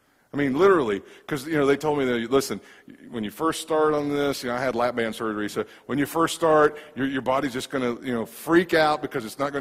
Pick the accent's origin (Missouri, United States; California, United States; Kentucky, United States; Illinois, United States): Kentucky, United States; one of our head board members at the little church I grew up in Kentucky.